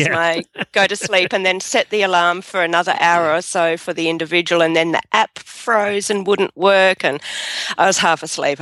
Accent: Lara, Victoria, Australia; from Lara, Australia

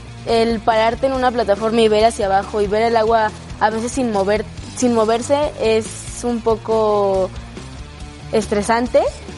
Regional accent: Mexico City, Mexico; Crecí en la colonia Azcapotzalco.

